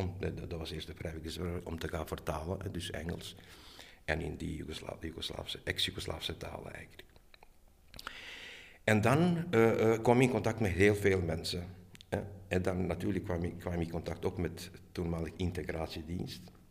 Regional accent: Mechelen, Antwerp, Belgium; ik ben een Mechelaar.

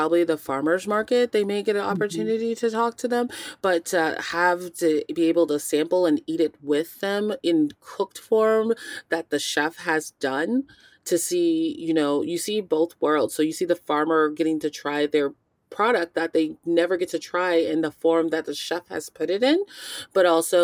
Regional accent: Texas, United States; I think me growing up in Texas, I just led the way of eating less processed food

